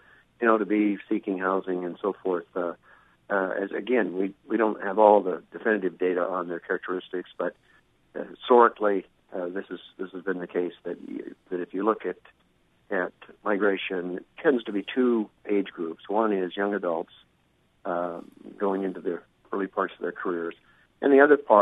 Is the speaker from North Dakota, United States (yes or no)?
yes; North Dakota, United States; we were second to North Dakota, which of course is a small state. It's my home state, so I know.